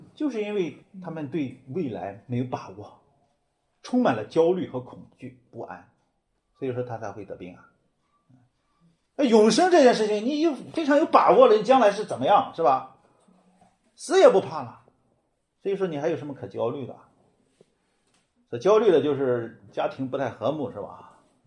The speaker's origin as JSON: {"language": "Chinese", "country": "China", "said": "不要以为我们是中国人，我们就跟以色列没什么关系啊"}